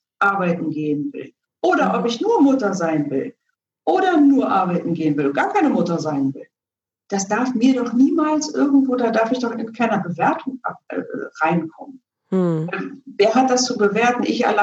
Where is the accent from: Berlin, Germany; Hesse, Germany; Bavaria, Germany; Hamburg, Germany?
Berlin, Germany; East Berlin; Also ich bin ja selber in Ost-Berlin groß geworden.